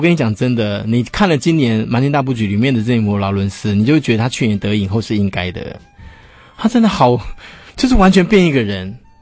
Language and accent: Chinese; Taiwan; 就是不会像我们台湾这边可能就蛮严重的。